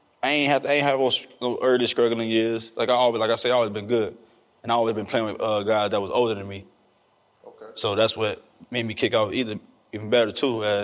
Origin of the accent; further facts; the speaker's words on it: Orlando, Florida, United States; I'm from Cross Town.